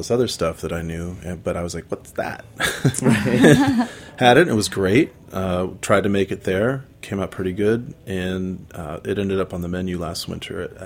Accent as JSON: {"language": "English", "country": "United States", "tie": "born or raised there"}